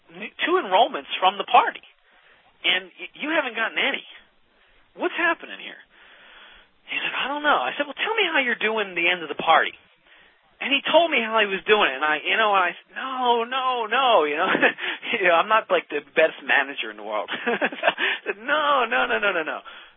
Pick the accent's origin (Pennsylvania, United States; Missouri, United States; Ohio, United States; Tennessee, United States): Pennsylvania, United States; Philadelphia; You know, I'm a city person. I grew up in South Philly.